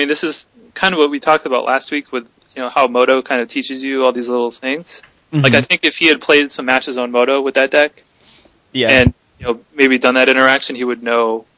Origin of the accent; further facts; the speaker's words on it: Boston, Massachusetts, United States; Yeah, born and raised in the Boston area.